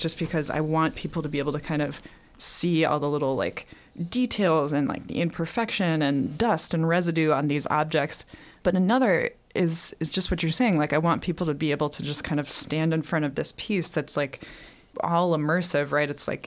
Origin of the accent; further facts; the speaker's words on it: New York, United States; So I grew up in New York State, and then I ended up going to Cornell for undergrad